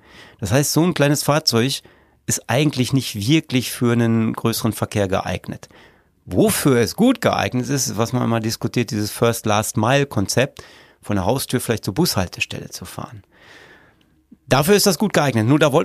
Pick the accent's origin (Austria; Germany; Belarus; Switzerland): Germany; Salzkotten, North Rhine-Westphalia; Ich habe ja schon gesagt, bin aus Salzkotten. Wir haben relativ kleine Dörfer um Salzkotten herum, 3-4 Kilometer entfernt.